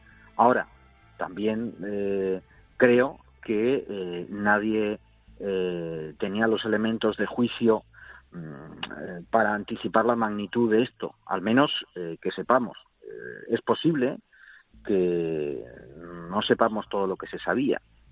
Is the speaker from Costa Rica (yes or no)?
no; Ceuta, Spain; Sí, sí, yo soy caballa. No solo nací en Ceuta, sino...